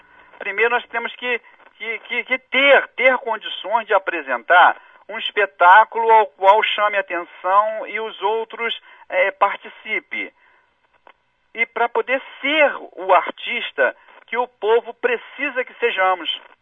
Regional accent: Rio de Janeiro, Brazil; accent: carioca; Nós falamos isso, mas nós somos cariocas. Olha meu X, olha meu chiado.

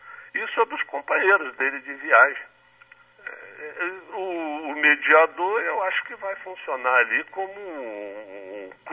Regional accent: São Mateus, Espírito Santo, Brazil; also born or lived in Dores do Rio Preto; eu nasci em Dores do Rio Preto. Depois fui morar, meu pai era um dos únicos sanitaristas aqui do Espírito Santo, foi mandado lá para São Mateus para fundar o primeiro posto de saúde do norte do Espírito Santo.

